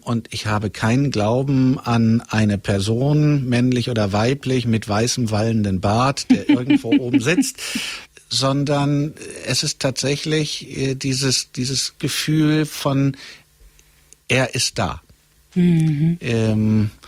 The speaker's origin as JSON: {"language": "German", "town": "Gelsenkirchen", "region": "North Rhine-Westphalia", "country": "Germany", "also_born_or_lived": "Möhnesee", "said": "Halb aus Gelsenkirchen. Und halb vom Möhnesee an."}